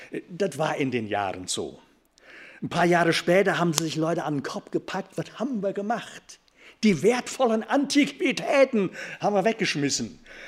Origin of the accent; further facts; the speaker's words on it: Osthelden, North Rhine-Westphalia, Germany; Da zu Hause, wo ich herkomme, Osthelden, da steht in der Garage ein Trecker.